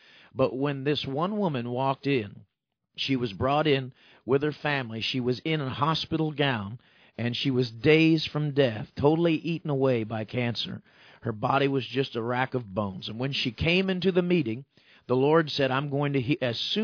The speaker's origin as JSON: {"language": "English", "region": "New York", "country": "United States", "said": "I'm a New Yorker at heart."}